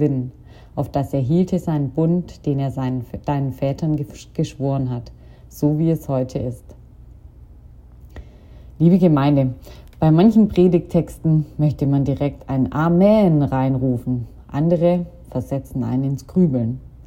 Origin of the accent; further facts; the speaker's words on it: Germany; now in Toronto, Canada; ich komme aus Deutschland und mache aktuell ein Praktikum in der Kirchengemeinde